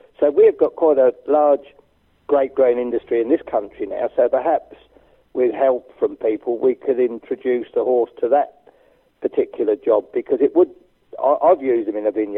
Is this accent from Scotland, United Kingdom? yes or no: no; East of England, United Kingdom; but then I am from Suffolk.